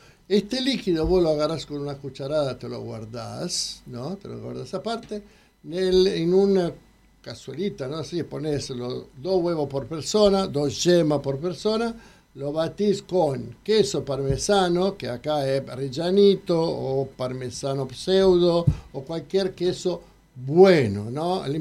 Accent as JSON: {"language": "Spanish", "town": "Novara", "region": "Piedmont", "country": "Italy", "second_language": "Spanish", "lives_now": "Argentina", "said": "il gorgonzola si hace in mi tierra, Novara, è la città del gorgonzola mondialmente."}